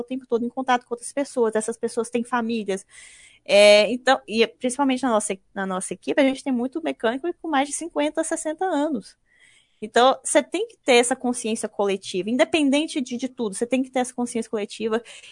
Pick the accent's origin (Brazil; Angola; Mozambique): Brazil; Goiânia, Goiás; now in Rio de Janeiro, Brazil; Eu fiquei 2 meses em casa, voltei, sou de Goiânia, né? Eu tô no Rio, voltei para casa, fiquei 2 meses em casa